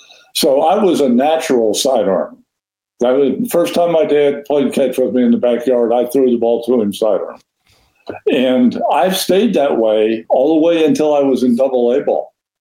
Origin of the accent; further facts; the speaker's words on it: Cincinnati, Ohio, United States; I grew up in Cincinnati.